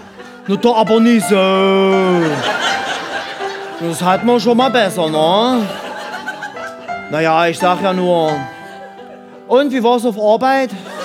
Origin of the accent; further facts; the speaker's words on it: Saxony, Germany; born there; Ich bin selbst gebürtiger Sachse.